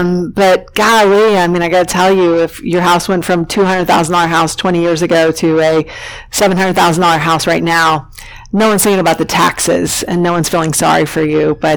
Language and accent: English; Texas, United States; So I'm from Texas, so, you know, our winters we were wearing, you know, shorts and t-shirts, right?